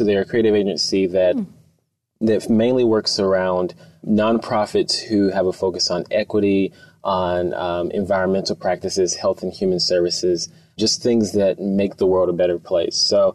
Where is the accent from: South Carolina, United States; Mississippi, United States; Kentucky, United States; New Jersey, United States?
South Carolina, United States; also born or lived in Texas; now in Seattle, United States; Yeah, so I am from South Carolina, where, you know, studied undergrad in design and just found my way going through the country to Texas